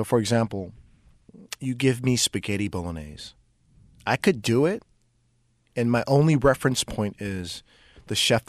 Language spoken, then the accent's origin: English; Oakland, California, United States; So I'm a first generation Vietnamese American from Oakland native. My parents are from Vietnam, and I grew up in West Oakland.